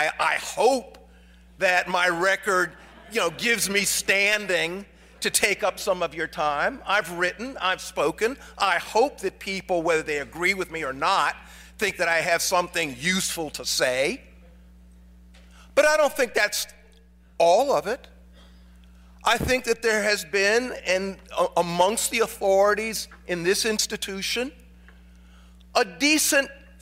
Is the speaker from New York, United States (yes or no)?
no; Columbia, South Carolina, United States; born there; And indeed, I was born in Columbia, South Carolina.